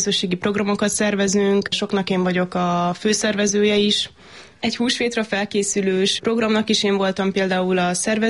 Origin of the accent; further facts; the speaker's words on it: Pécs, Baranya, Hungary; Pécsi vagyok.